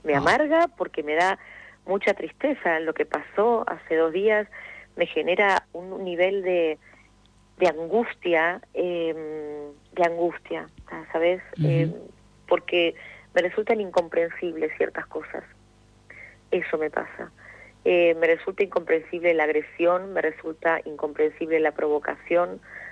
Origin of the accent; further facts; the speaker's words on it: Argentina; y soy argentina, ¿entendés? Yo me siento parte de esta sociedad